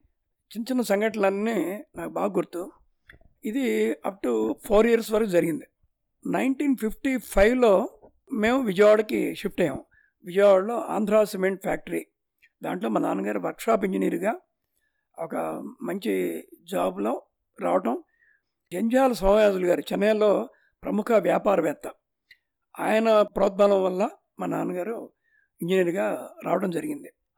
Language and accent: Telugu; Tenali, Andhra Pradesh, India; born there; నేను పుట్టింది 1951 September 8 తెనాల్లో పుట్టాను. తెనాల్ దగ్గర బ్రాహ్మణ కోడూరు … స్వగ్రామం.